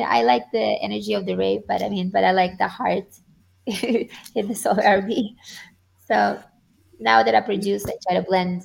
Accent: Estonia; first language Estonian; English is a second language; now in United States; I'm from Estonia, which is one of the Baltic countries in Europe. So our language is Estonian

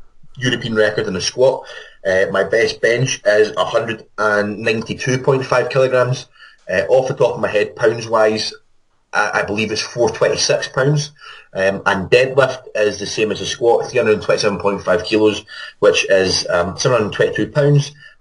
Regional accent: Glasgow, Scotland, United Kingdom; I am from Glasgow, Scotland.

